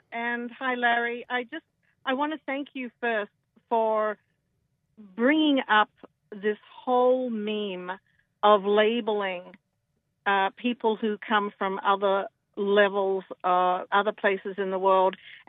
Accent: Australia; moved away as an adult; now in United States; I'm originally from Australia.

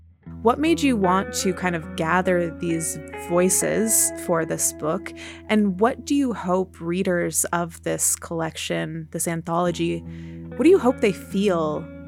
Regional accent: Montana City, Montana, United States; growing up outside of Helena, I grew up in Montana City, which is about 10 miles south of Helena. It was such a sunny valley.

